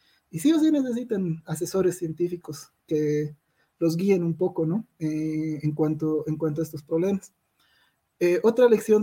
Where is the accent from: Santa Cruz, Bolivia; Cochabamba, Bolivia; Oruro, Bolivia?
Cochabamba, Bolivia; especialmente como yo soy cochabambino, aquí siempre estamos con el lío de la Laguna Lalay